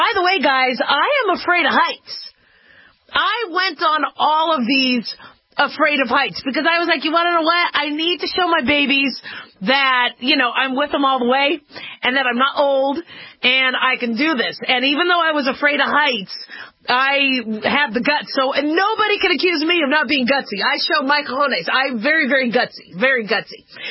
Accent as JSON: {"language": "English", "town": "Los Angeles", "region": "California", "country": "United States", "tie": "born there", "said": "I was born in Los Angeles. I was born in, actually, I was born in technically Hollywood."}